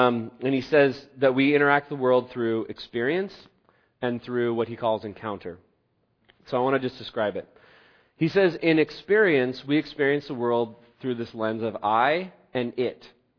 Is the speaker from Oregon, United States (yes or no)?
yes; Oregon, United States; we're from Oregon, so we see a tree